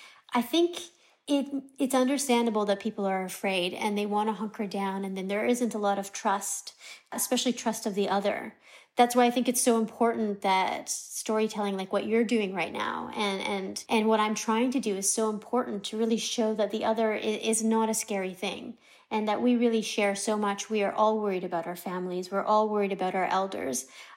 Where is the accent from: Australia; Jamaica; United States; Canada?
Canada; growing up in Canada.